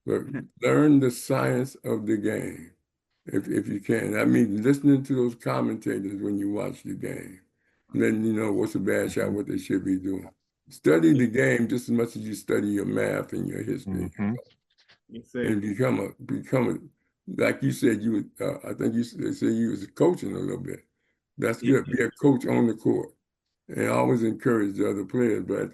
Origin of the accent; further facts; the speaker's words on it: Compton, California, United States; I grew up in Watson, Compton.